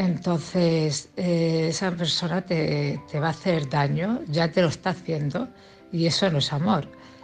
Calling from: Cartagena, Region of Murcia, Spain; de Cartagena.

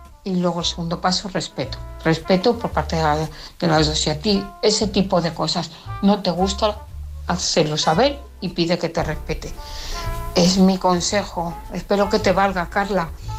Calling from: Parla, Community of Madrid, Spain; de Parla.

